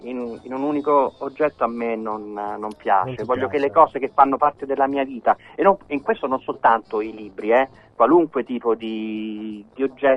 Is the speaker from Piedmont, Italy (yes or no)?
no; Rome, Lazio, Italy; Io sono romano, chi non è romano magari non può saperlo, ma il Pincio a Roma è un luogo molto importante, è il colle dove sorge Villa Borghese e al quale sono legato affettivamente, perché è un posto dove ho passato tutta la mia infanzia.